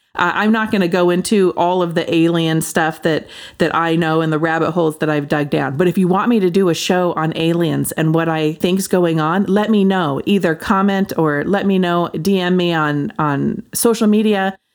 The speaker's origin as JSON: {"language": "English", "region": "Pacific Northwest", "country": "United States", "tie": "born or raised there", "said": "I grew up in the Pacific Northwest."}